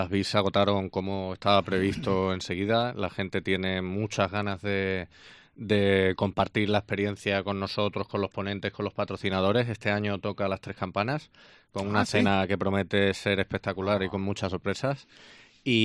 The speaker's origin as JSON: {"language": "Spanish", "region": "Extremadura", "country": "Spain", "said": "somos extremeños, estamos muy orgullosos de ser extremeños"}